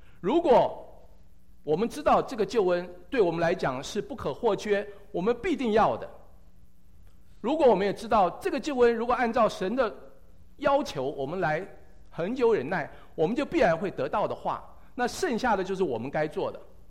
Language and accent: Chinese; Taiwan; 我们从台湾来的都知道，十几年前来的时候都要带一个电锅，